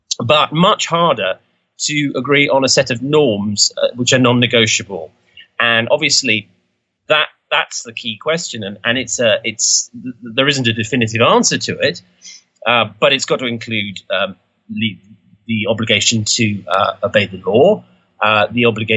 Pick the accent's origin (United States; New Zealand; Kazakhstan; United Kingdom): United Kingdom; London; I'm a Londoner. I've pretty much always been a Londoner. And as my surname suggests, my father's a Maltese, but the name is originally Italian. So, I'm of immigrant stock